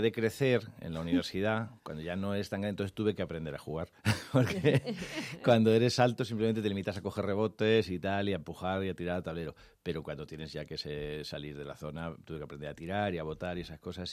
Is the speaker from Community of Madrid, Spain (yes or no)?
no; Albacete, Castilla-La Mancha, Spain; also born or lived in Melilla; soy de Albacete, la gente de Albacete somos honestos